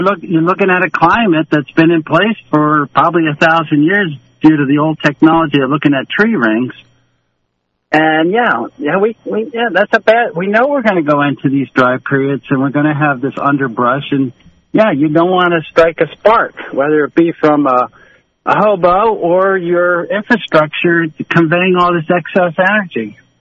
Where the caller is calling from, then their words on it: Pleasant Gap, Pennsylvania, United States; Hey, I'm the guy from Pleasant Gap that lives next to the guy from Pleasant Gap.